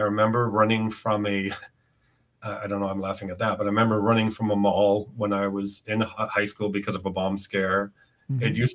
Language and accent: English; Ireland; now in United States; when I grew up in Ireland with it.